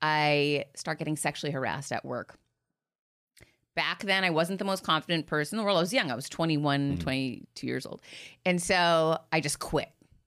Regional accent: Boston, Massachusetts, United States; Like, I grew up in outside of Boston in this, you know, big city that everyone was friends forever.

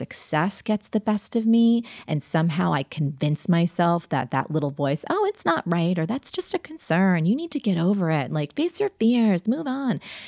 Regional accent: New Jersey, United States; Again, I grew up in New Jersey. So, you know, you could do that.

